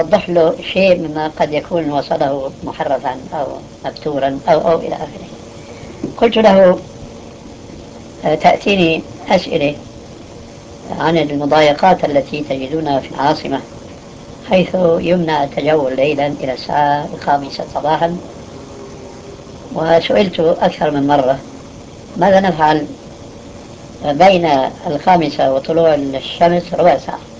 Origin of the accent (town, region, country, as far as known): Syria; now in Saudi Arabia